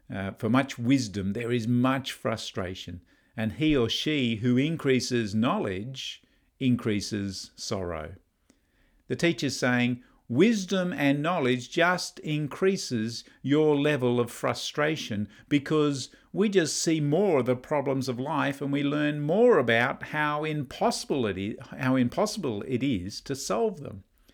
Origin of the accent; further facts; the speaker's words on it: Gold Coast, Queensland, Australia; I remember as a kid growing up on the Gold Coast, learning about Cyclone Tracy